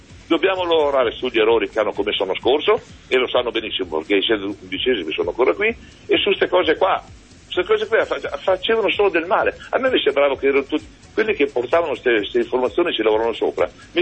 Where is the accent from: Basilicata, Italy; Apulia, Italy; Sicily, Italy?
Sicily, Italy; Palermo; e io come da palermitano sono offeso